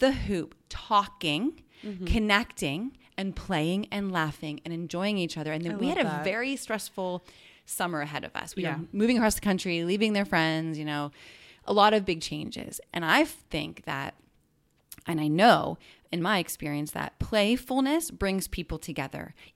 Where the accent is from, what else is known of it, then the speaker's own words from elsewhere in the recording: Pennsylvania, United States; See, we're originally from Western Pennsylvania, so we have to stay loyal.